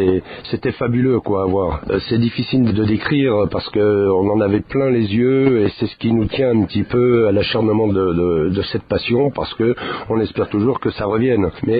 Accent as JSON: {"language": "French", "town": "Paris", "region": "Île-de-France", "country": "France", "said": "je viens de Paris, je vis quotidiennement dans les embouteillages"}